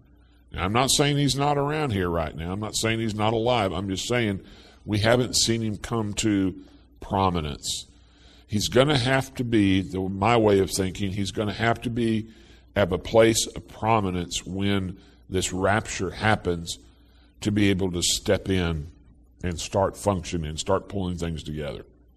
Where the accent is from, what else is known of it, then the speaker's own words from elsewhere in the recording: Hawaii, United States; born there; also born or lived in Indonesia; I was born in Hawaii, where obviously there are Eastern influences. I lived in Indonesia, the largest Muslim country in the world, between the ages of 6 and 10. My father was from Kenya